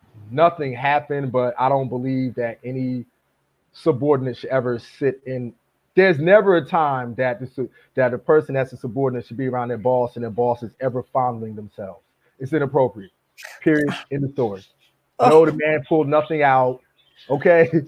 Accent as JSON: {"language": "English", "town": "Willingboro", "region": "New Jersey", "country": "United States", "tie": "born or raised there", "said": "I've been fortunate to do a lot in my hometown. I have an honor ceremony that I do every year because we have so many people from my town of Willingboro, New Jersey, that are successful."}